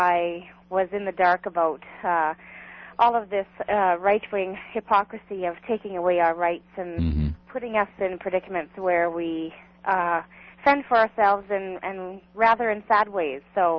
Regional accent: Canada; I'm Canadian, yes.

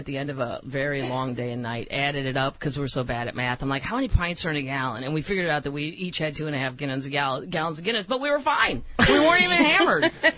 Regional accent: Missouri, United States; I am from Missouri, actually. My parents live about... 75 miles from where all this went on

